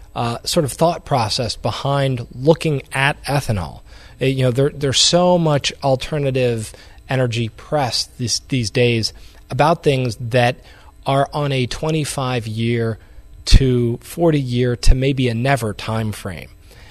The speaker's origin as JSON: {"language": "English", "region": "Louisiana", "country": "United States", "tie": "born or raised there", "said": "I grew up in Louisiana, and where I grew up was a very oil-predominant area, 150 petrochemical facilities."}